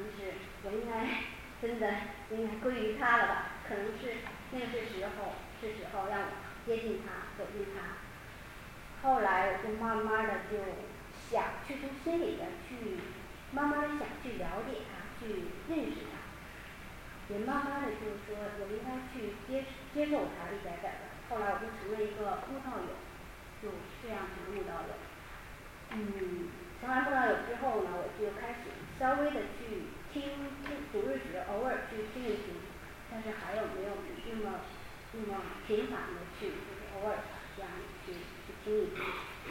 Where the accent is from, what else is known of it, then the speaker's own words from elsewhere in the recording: Shenyang, Liaoning, China; moved away as an adult; now in United States; 我是来自东北沈阳，现在那里边是正在下雪纷纷